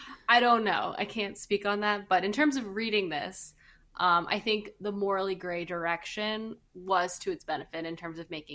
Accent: United States; it is cozy with a Z because we're American, for the record.

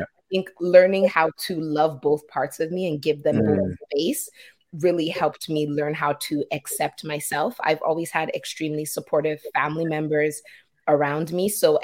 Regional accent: Canada; first language Yoruba; English is a second language; very deeply rooted in my home. And then everything outside of my home was Canadian, so much so that my first language is actually Yoruba.

